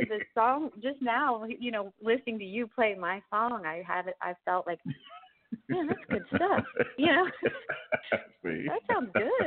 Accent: Houston, Texas, United States; now in Austin, United States; Because, you know, I grew up in Houston, and I love being in the Austin music community.

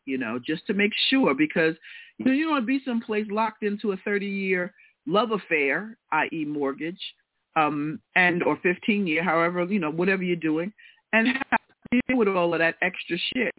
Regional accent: New York, United States; Well, I was raised on the Southern State, so I kind of know it.

